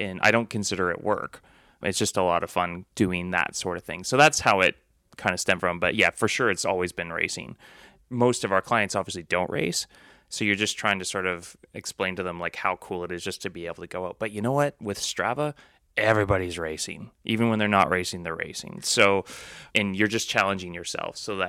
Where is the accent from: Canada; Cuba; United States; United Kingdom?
United Kingdom; Yeah, being the British kid.